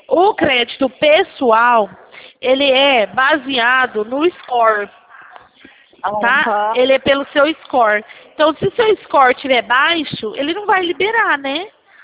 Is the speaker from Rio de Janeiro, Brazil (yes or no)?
no; Araçatuba, São Paulo, Brazil; Não, somos de Araçatuba mesmo.